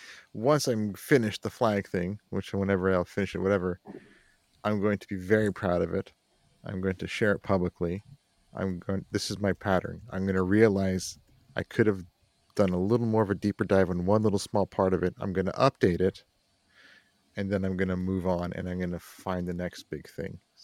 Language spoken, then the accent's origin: English; United States; I don't like football, American football, and I'm an American.